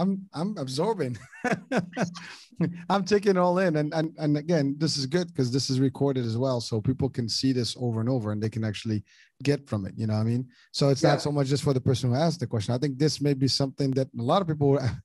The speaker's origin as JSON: {"language": "English", "country": "Morocco", "tie": "born or raised there", "said": "I grew up in Morocco."}